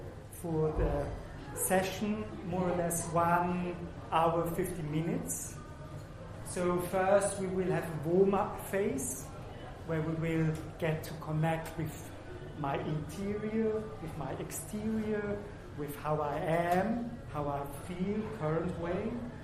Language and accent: English; Switzerland; also born or lived in South Africa / Germany; now in Barcelona, Spain; I was born in South Africa, grew up in Switzerland, worked in Germany, and I live now in Spain, Barcelona.